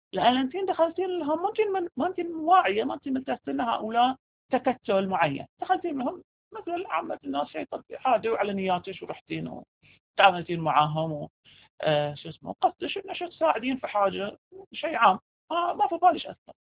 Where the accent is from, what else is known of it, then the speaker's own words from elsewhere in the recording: Qatif, Eastern Province, Saudi Arabia; عندنا في القطيف يميزون بين التيار الشيرازي في الحجاز والتيار الشيرازي في العراق